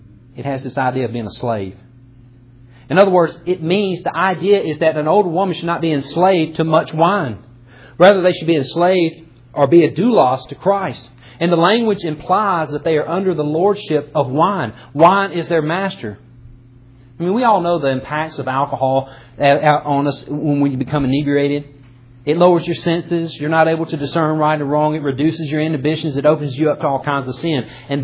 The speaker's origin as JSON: {"language": "English", "region": "Mississippi", "country": "United States", "tie": "born or raised there", "said": "in the neighborhood and the area that I grew up in Mississippi was very rough."}